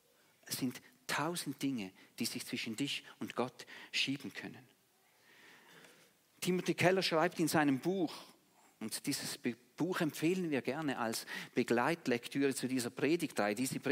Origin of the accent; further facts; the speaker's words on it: Switzerland; Unser Wohlergehen als Schweizer oder als Menschen, die in der Schweiz wohnen